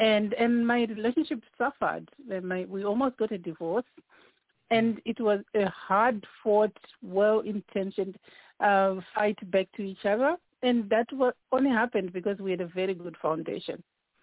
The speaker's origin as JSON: {"language": "English", "country": "Zimbabwe", "lives_now": "Ireland", "said": "I am originally from Zimbabwe, but I live in Ireland."}